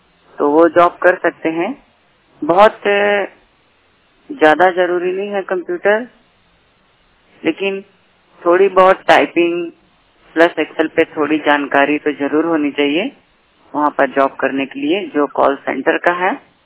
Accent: Gorakhpur, Uttar Pradesh, India; और मैं यूपी गोरखपुर से हूँ

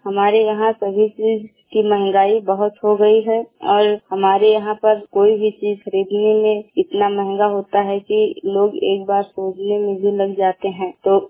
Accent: Hariharpur, Uttar Pradesh, India; मैं हरिहर पुरगांव जिला श्रावस्ती की रहने वाली हूँ

